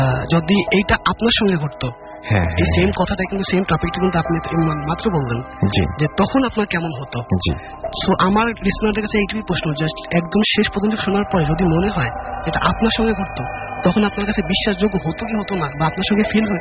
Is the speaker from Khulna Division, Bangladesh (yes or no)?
yes; Khulna, Khulna Division, Bangladesh; now in Dhaka, Bangladesh; আমার home town খুলনাতে, আমি এসেছি ঢাকা বসুন্ধরা ব্লক থেকে।